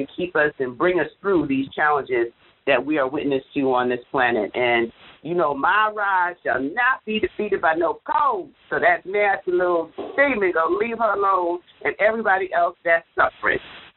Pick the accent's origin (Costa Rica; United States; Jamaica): Jamaica; You know, a 7.7 earthquake registering in my home country, Jamaica.